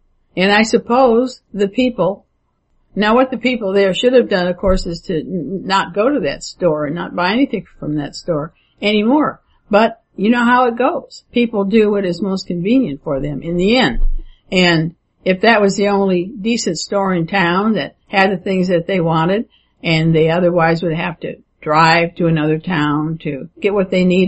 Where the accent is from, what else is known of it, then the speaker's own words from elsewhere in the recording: Illinois, United States; And I can tell you that in 1953, there were no Negro salespeople, even in my hometown in Illinois.